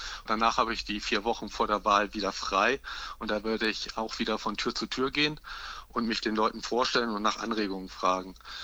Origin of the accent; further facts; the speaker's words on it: Göttingen, Lower Saxony, Germany; Und danach bin ich dann in Göttingen zur Schule gegangen, habe das Abitur gemacht